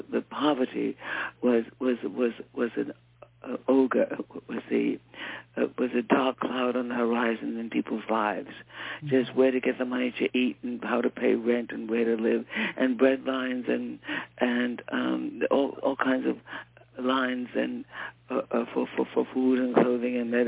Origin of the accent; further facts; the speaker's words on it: New York City, New York, United States; in Harlem. So I grew up in Harlem.